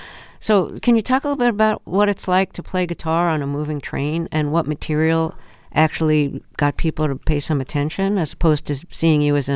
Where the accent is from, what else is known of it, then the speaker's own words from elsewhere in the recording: Brooklyn, New York, United States; I grew up in Brooklyn, New York